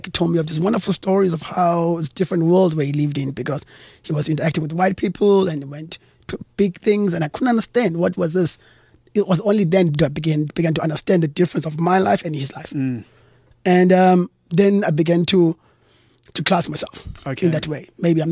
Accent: Cape Town, Western Cape, South Africa; So I am born and bred in Cape Town.

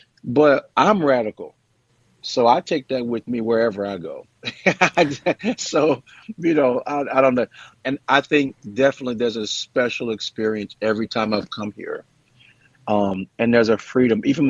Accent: St. Louis, Missouri, United States; now in Fort Worth, United States; I'm a kid from St. Louis, Missouri, United States. I live in Fort Worth, Texas, and I'm on a trip here.

